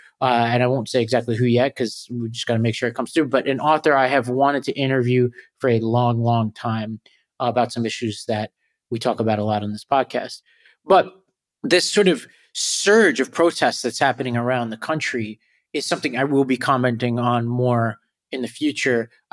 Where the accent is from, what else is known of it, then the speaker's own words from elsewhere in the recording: Brooklyn, New York, United States; born there; I was born in Brooklyn, still a Knicks fan. I live next door to the Nets facility, still a Knicks fan.